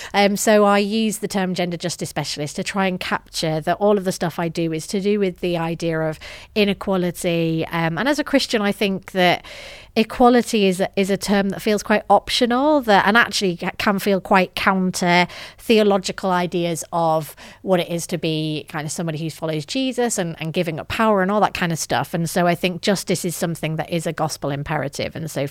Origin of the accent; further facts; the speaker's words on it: England, United Kingdom; accent: northern English; Yeah, so I grew up in the north of England, as my accent may betray. And I grew up in a Christian home.